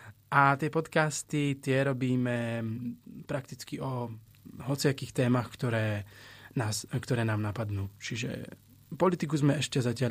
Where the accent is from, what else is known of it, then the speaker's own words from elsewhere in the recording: Žilina Region, Slovakia; Ja som zo Slovenska, z Oravy, z také dedinky na severe.